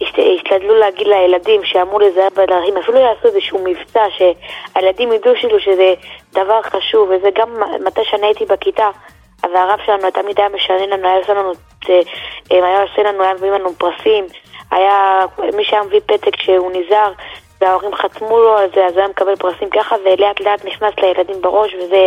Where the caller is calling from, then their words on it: Modiin Illit, Judea and Samaria Area, Israel; אני ממודיעין עילית.